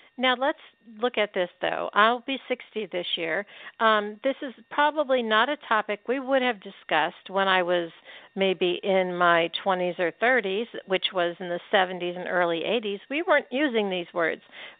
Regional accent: Pennsylvania, United States; also born or lived in Scottsdale, Arizona; I grew up in Pennsylvania. I know well the summers and the seasons and the winters. And I miss them desperately. Even when I lived in Scottsdale, Arizona, I don't think I even owned a sweater or closed-toed shoes for years.

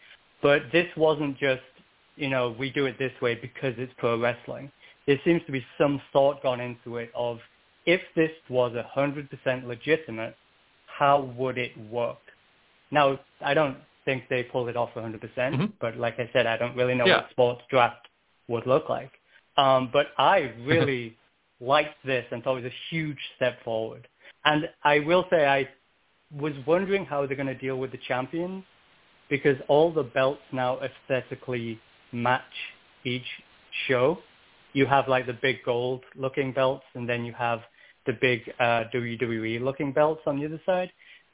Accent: England, United Kingdom; now in United States; I'm actually in California, but I'm English originally.

